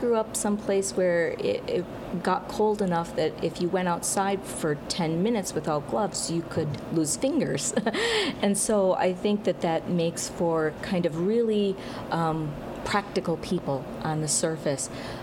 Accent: Wisconsin, United States; also born or lived in Michigan / Minnesota; now in Iowa, United States; It's where I grew up. Was born and raised in Wisconsin and have spent time in Michigan and Minnesota and the last 8 years in Iowa.

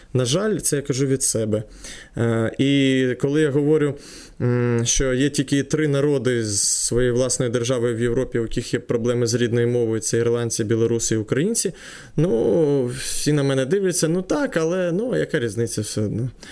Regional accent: Sloboda Ukraine, Ukraine; ми слобожанці, ми круті, так як там західняки, галичани там.

